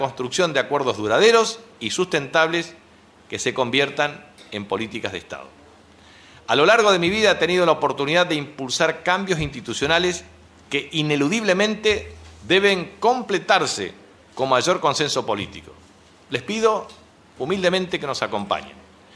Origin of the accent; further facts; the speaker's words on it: Chaco, Argentina; los desequilibrios históricos que hemos sufrido como chaqueños y chaqueñas, como argentinos del Norte Grande